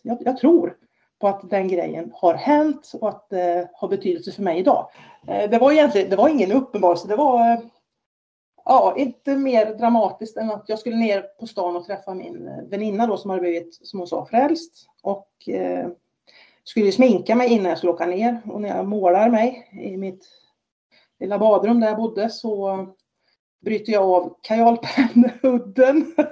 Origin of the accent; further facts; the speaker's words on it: Fredriksberg, Dalarna County, Sweden; sprang runt vår flaggstång hemma i Fredriksberg. Jag bara skrek, för det var stort. Och få lämna byn.